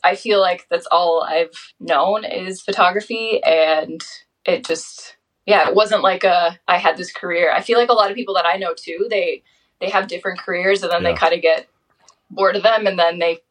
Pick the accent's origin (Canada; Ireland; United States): Canada; Nova Scotia; I am from Cape Breton. I was born here, raised here.